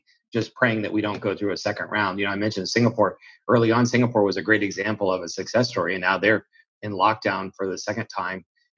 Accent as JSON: {"language": "English", "town": "Sebring", "region": "Florida", "country": "United States", "tie": "born or raised there", "said": "I grew up in Sebring, a couple hours from here, in the kind of greater Tampa Bay region."}